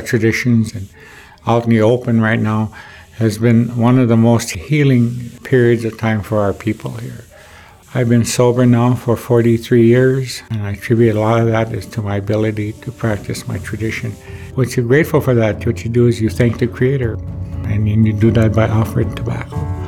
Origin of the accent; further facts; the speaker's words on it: Sisseton, South Dakota, United States; originally from Sistan, South Dakota. I'm on Dakota from the Sistan Wahpeton Oyate